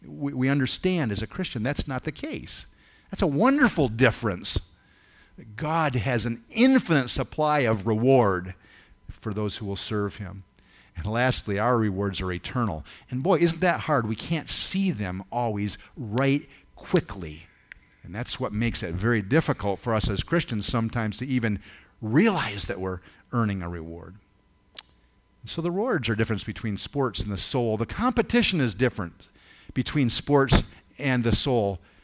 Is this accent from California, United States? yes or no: no; Ithaca, New York, United States; rah, rah, rah, we're from Ithaca. Boo, boo, boo, you're from wherever. For me, it was Cortland.